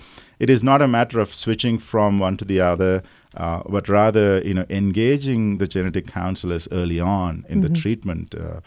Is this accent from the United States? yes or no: no; Sri Lanka; also born or lived in India; I'm from Sri Lanka.